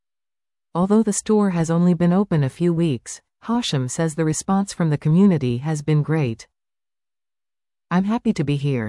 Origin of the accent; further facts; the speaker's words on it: Kitchener, Ontario, Canada; I'm from Kitchener, where there are too many stores.